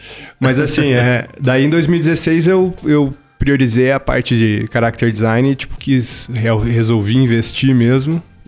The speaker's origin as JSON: {"language": "Portuguese", "town": "Arapoti", "region": "Paraná", "country": "Brazil", "moved": "as an adult", "lives_now": "Curitiba, Brazil", "said": "Na verdade, eu sou do interior do Paraná, de uma cidade bem pequena, chamada Araputi. Tem cerca de 20 mil habitantes, então é bem pequenininha mesmo."}